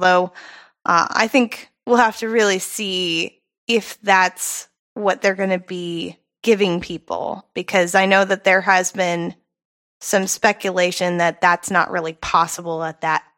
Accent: Las Vegas, Nevada, United States; Las Vegas.

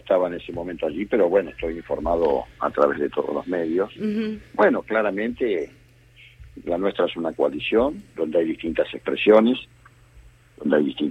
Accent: Buenos Aires, Argentina; mi provincia, que es Buenos Aires, o sea, como bonaerense que soy

